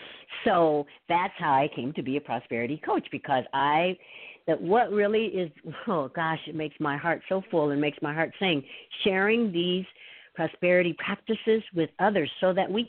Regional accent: Midwest, United States; So what I'd like to share with everyone is that I'm from the Midwest, and I'm from a family where my father worked.

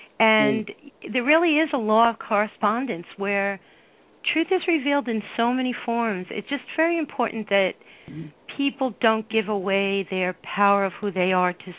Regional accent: New York City, New York, United States; There was this book, Psychic New York, because originally I'm from New York, and I was in the book

